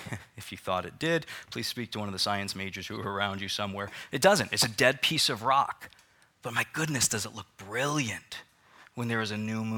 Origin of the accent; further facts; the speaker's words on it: Northeast, United States; So I'm from the Northeast, and we can excuse a lot of sin and just say it's a geography thing.